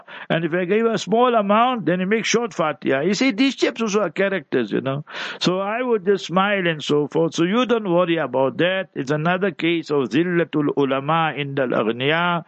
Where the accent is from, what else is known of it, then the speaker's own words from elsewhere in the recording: Welkom, Free State, South Africa; I'm from Welkom, ek is van die Vrystaat af and so forth.